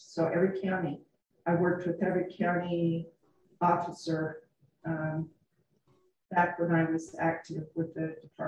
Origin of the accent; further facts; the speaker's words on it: Holladay, Utah, United States; now in Boulder, United States; I was born and raised here in Utah, originally in Holiday, Utah, and I've been in Boulder since 2019.